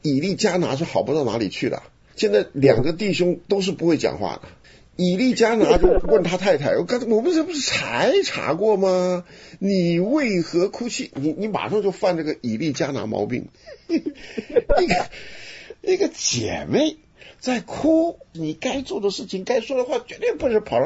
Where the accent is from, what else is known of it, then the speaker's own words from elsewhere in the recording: Henan, China; 属灵咱们河南话怎么讲？